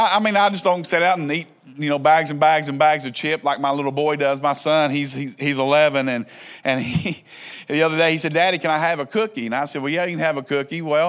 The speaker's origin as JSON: {"language": "English", "region": "Kentucky", "country": "United States", "said": "from Kentucky."}